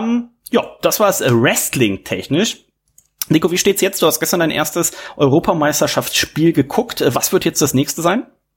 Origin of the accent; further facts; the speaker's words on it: Rhineland, Germany; sagt man bei uns im Rheinland.